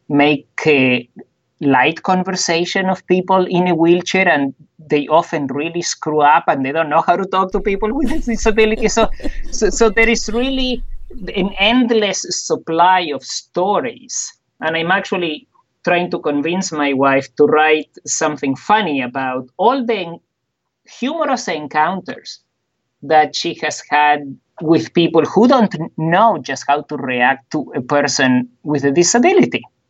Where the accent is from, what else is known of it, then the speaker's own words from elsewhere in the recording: Argentina; born there; accent: funny accent; English is a second language; also born or lived in Israel / Canada / Australia; I speak with a funny accent. You gave it all away because you told them I was born in Argentina and I lived in Israel, Canada, and Australia.